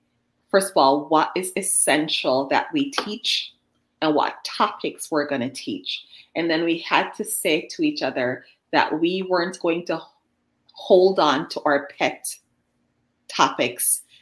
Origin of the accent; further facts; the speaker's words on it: Jamaica; For example, I'm from Jamaica. I am not a heritage language speaker.